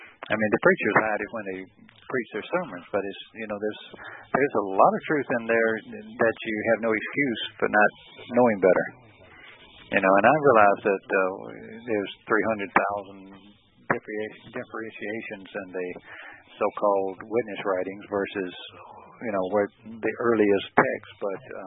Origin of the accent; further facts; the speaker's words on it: Australia; because I grew up in Australia, so I studied.